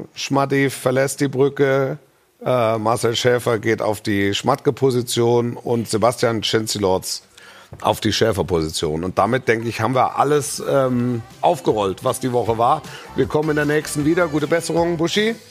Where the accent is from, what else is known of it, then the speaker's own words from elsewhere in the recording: Baden-Württemberg, Germany; Ich war im Kreis Esslingen, war ich schulpflichtig.